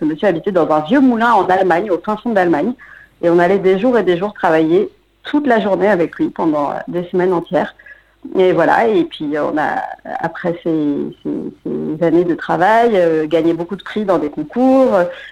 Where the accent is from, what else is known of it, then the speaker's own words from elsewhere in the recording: Paris, Île-de-France, France; moi je viens de Paris.